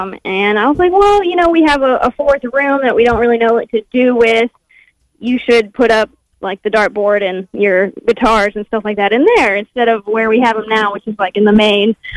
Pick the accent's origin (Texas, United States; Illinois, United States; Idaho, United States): Texas, United States; Houston; I'm from Houston. That means nothing to me.